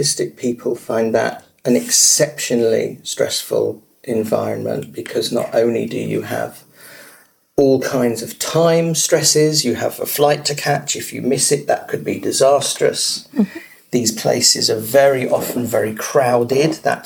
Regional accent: London, United Kingdom; And I live and I'm from London in England.

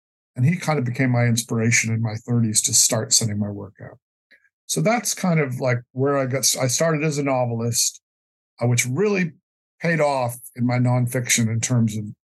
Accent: Worcester, Massachusetts, United States; also born or lived in Boulder; I mean, I hated being back in my hometown.

